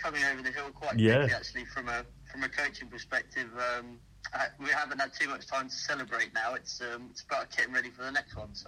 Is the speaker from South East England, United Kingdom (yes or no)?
yes; South East England, United Kingdom; because when I was a child, we were based in Kent, where there was very little rugby league about 20 years ago, I'm talking.